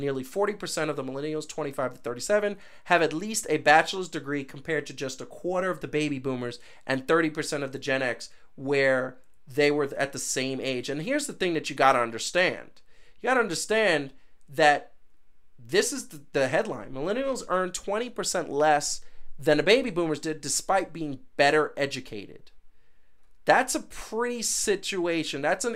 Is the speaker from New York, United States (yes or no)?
yes; Brooklyn, New York, United States; also born or lived in Queens, United States; I come from Brooklyn and Queens